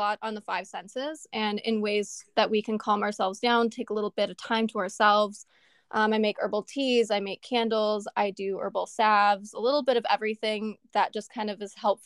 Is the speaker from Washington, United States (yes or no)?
yes; Washington, United States; born there; now in Dorchester, United States; I was born in Washington State, and I currently live in a little town called Dorchester in Wisconsin.